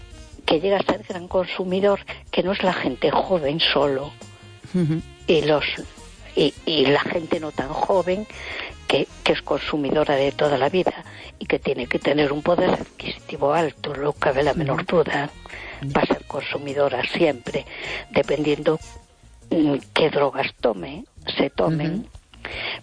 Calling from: A Coruña, Galicia, Spain; de Coruña.

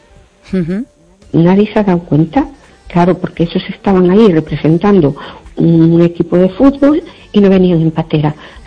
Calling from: Berlin, Germany; de Berlín

